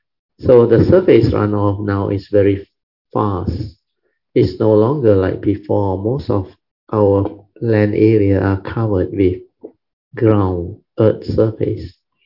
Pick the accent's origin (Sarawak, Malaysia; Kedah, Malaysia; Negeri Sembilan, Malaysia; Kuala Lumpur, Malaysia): Kedah, Malaysia; Some the land are very flat, like our Kedah Plain and many other plains. Kedah is my hometown, my state.